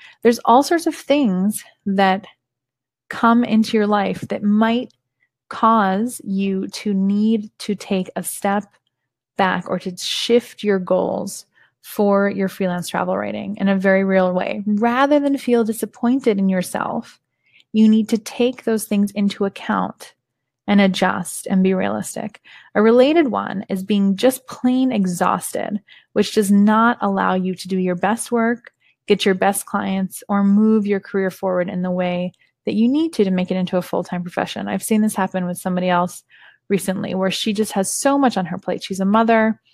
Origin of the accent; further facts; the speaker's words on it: California, United States; I grew up in Silicon Valley. And when I was young, both my parents worked in computers.